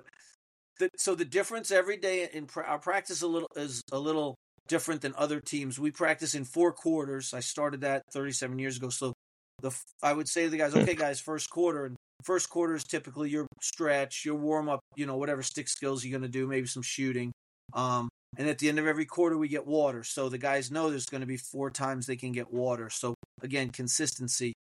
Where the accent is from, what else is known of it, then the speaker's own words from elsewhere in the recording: Montclair, New Jersey, United States; I grew up in New Jersey, right? I played at Montclair High School